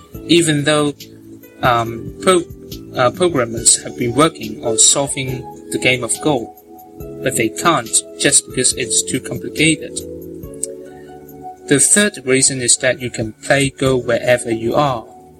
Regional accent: Hong Kong; first language Cantonese; English is a second language; In Hong Kong, since my mother language is Cantonese, there's usually not many chances for me to speak, English.

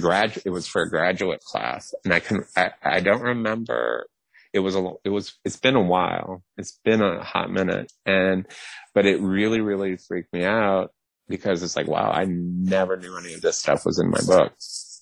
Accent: the South, United States; I'm from the South, so the whole homophobia, racism, cultural structure damage in the South resonated with me.

